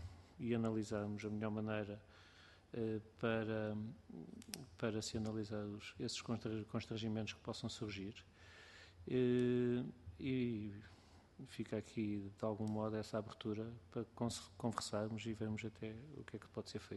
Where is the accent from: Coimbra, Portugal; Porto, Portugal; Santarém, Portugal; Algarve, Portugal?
Algarve, Portugal; eu também sou do Algarve